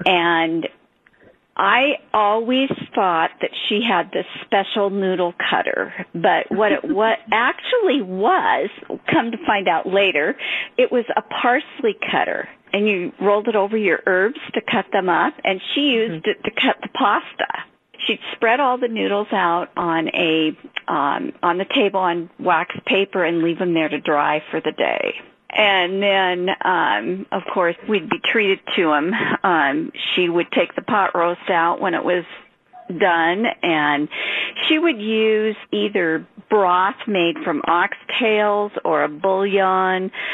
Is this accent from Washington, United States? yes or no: yes; Seattle, Washington, United States; I'm a native from Seattle. I mean, I grew up here my whole life